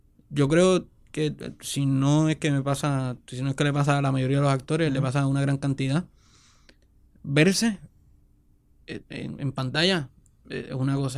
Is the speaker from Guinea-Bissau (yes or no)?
no; Puerto Rico; nosotros como puertorriqueños